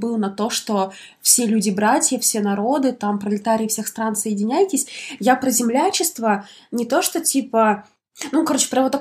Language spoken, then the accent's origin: Russian; Siberia, Russia; мы миллениалы, мы сибиряки